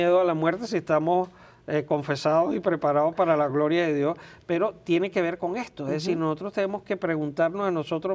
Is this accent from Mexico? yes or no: no; Venezuela; born there; en el país donde yo nací, en Venezuela